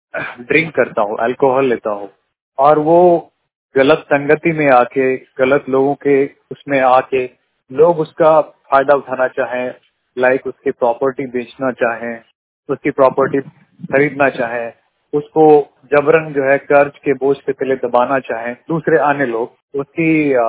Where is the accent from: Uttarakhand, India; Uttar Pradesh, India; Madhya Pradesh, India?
Uttar Pradesh, India; Batora; और मैं ग्राम बटोरा पोस्ट मीरा नगर तहसील महमूदाबाद और जिला सीतापुर का रहने वाला हूँ।